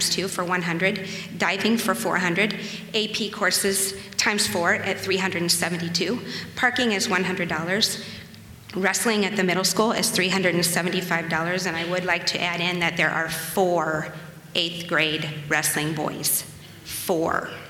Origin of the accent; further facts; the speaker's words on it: Shelby, Ohio, United States; I grew up in Shelby, Ohio, home of the Whippets, and my basketball team won state back in the day.